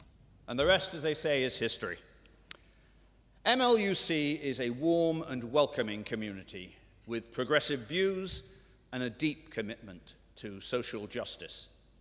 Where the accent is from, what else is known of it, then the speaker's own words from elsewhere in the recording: Dublin, Leinster, Ireland; I grew up here in Dublin and was raised essentially unchurched, with an agnostic father and an atheist mother.